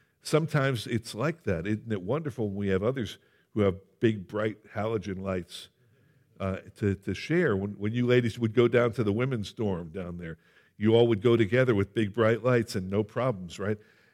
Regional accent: Ohio, United States; she told me she was from New Jersey, and I told her I was from Ohio. And she goes, "Do you like go to a church in Ohio?" And I said, "Yeah."

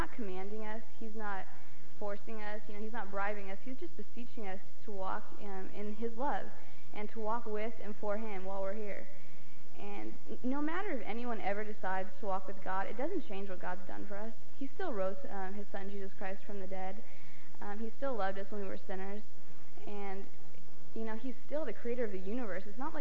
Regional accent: Ventura, California, United States; I'm from Ventura, California. I am 14 years old.

